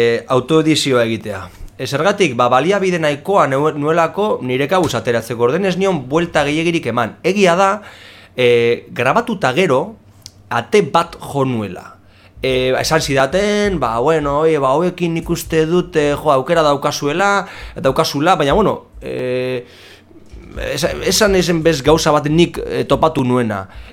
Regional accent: Amorebieta-Etxano, Basque Country, Spain; Zornotzan badaukate nire herrian

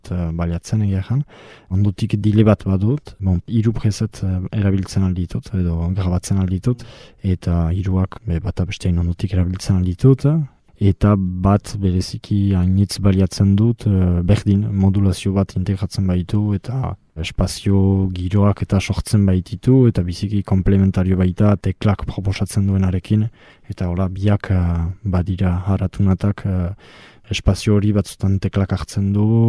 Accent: Ispoure, Nouvelle-Aquitaine, France; garaztara, izpuraja sortzez, euskara eta historia geografia erakasle

